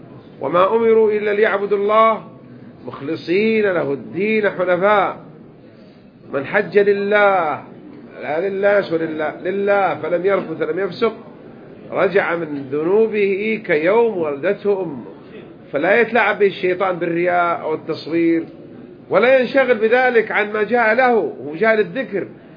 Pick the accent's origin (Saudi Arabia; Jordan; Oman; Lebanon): Saudi Arabia; Jeddah, Makkah Province; اللي نسميها عندنا في جدة في الحجاز حصى النبيلة